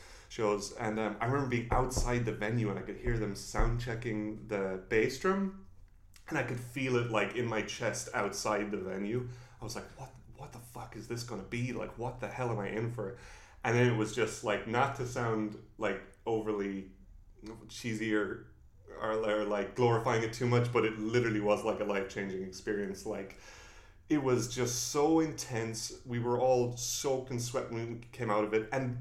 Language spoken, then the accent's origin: English; Ireland; Yeah, I mean, I love Ireland and all that, but I went to art school in my hometown after high school.